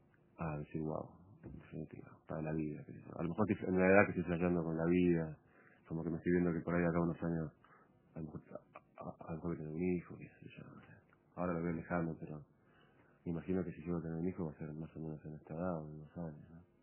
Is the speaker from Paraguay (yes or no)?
no; Argentina; Yo me considero argentino.